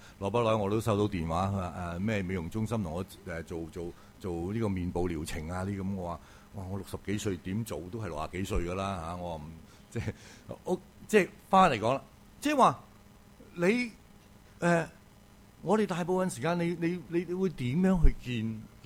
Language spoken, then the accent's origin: Cantonese; Guangdong, China; 所以女士们姊妹们，我们广东人形容一个叫什么叫黄面婆